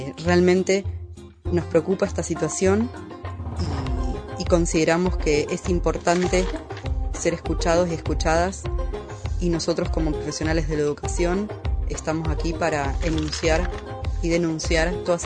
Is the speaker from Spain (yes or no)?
no; El Bolsón, Río Negro, Argentina; del Bolsón.